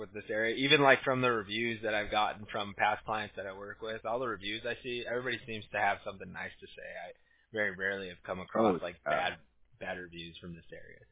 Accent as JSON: {"language": "English", "region": "California", "country": "United States", "said": "I live over here, but I'm from Orange County originally, so we're kind of like the red area."}